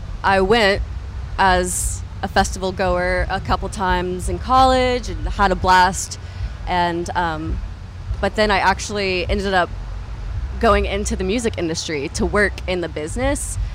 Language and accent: English; Franklin, Tennessee, United States; also born or lived in Nashville; So we're from Nashville and grew up in Franklin. So we're just right down the road.